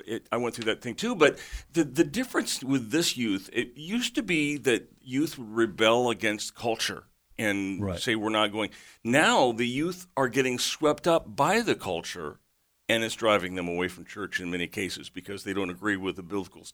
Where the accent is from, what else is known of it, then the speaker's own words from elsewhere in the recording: California, United States; I grew up in California, though, and I felt the same. Of course, I was a PK. I was a pastor's kid.